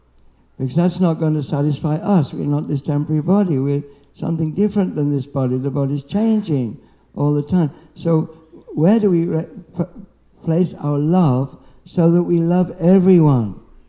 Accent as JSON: {"language": "English", "town": "Birmingham", "region": "West Midlands", "country": "United Kingdom", "tie": "born there", "said": "I was born in England. I'm a Brahmi, I was born in Birmingham, you know what I mean? I was born in Birmingham, a Brahmi."}